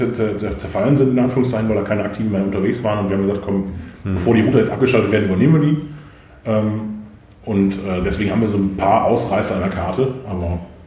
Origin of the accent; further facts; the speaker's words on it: Borken, North Rhine-Westphalia, Germany; Also ich komme tatsächlich nicht aus Münster, ich fahre eine Stunde jedes Mal. Ich komme aus dem Borken, das ist quasi eine Stunde von Münster entfernt ungefähr.